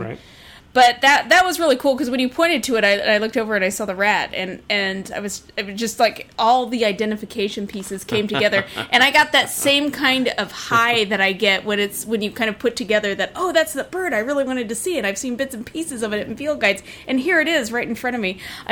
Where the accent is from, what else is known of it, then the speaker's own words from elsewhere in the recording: Indiana, United States; mine was a Hoosier Daddy.